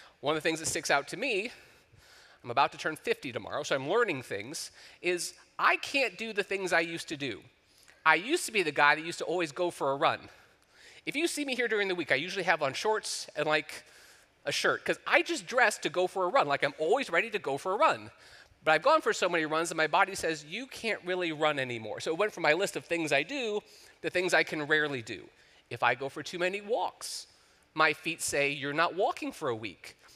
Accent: Ohio, United States; also born or lived in Kentucky; Now, I grew up in Ohio, and I lived a lot of years in Kentucky.

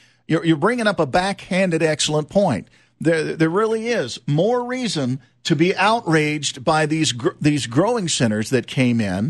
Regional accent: United States; I would be, as an American, I would be more outraged by that than a smelter coming in.

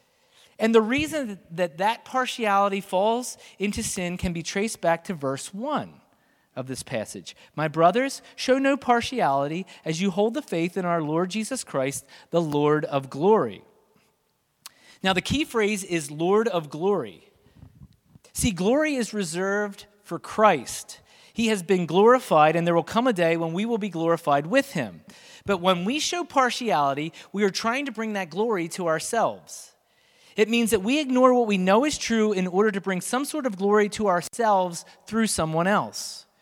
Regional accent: Pennsylvania, United States; despite the fact that I was white, I was from Pennsylvania, and I was dressing like a moron.

